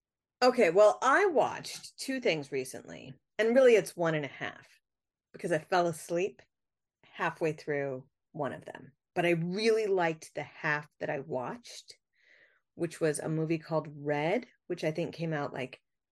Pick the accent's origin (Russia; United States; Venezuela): United States; Castle Rock, Colorado; She says Castle Rock, which is where I grew up.